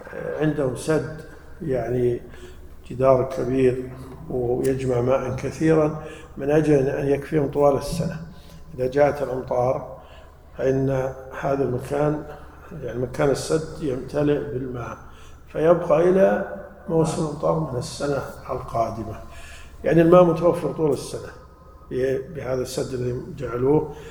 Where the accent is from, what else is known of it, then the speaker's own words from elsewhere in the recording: Najd, Saudi Arabia; تعرفون الأثل عندنا في نجد كثير يسمونه الطرفاء